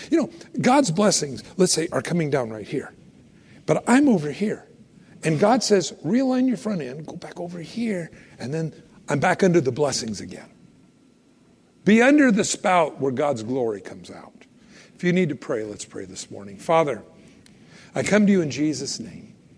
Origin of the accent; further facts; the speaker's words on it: California, United States; now in Idaho, United States; I moved up here from California years ago. Now I know everybody will hate me. No, I'm from California.